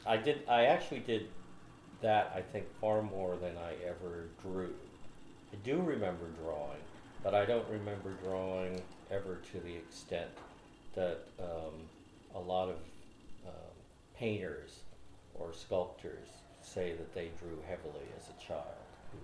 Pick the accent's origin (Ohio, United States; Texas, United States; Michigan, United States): Ohio, United States; Bucyrus; I was born on June 17th, 1944. In a very small farm town in central Ohio, Bucyrus, Ohio. But after my mother took me home from the hospital, I spent the next 6.5 years on a farm.